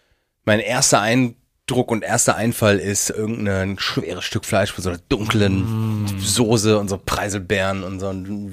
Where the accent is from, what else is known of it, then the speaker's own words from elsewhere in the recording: Germany; immer, wir Deutschen schütten besseres Öl in unsere Autos als in uns selbst.